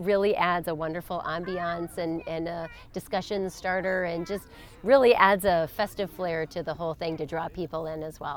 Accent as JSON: {"language": "English", "region": "Wisconsin", "country": "United States", "tie": "born or raised there", "said": "And I grew up in Door County, Wisconsin, so I grew up on the water, both the Bay of Sturgeon Bay and on Lake Michigan."}